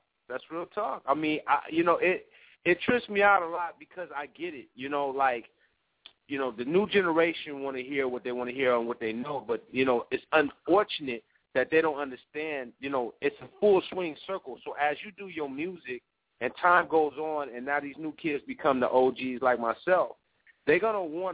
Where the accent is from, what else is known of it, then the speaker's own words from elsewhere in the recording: Oakland, California, United States; And I was like, man, you know, I'm from East Oakland. That's all I know.